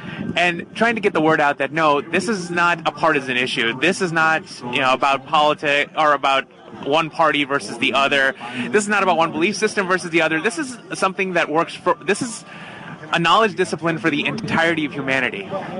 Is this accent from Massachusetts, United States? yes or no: yes; Boston, Massachusetts, United States; I'm from Boston. I'm a physician at Massachusetts General Hospital